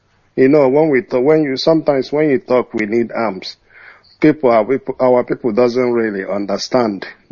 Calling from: Australia; I'm calling from Australia.

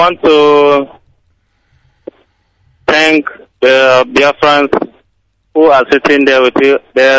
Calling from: Port Harcourt, Rivers, Nigeria; I'm calling from Igocha, Port Harcourt.

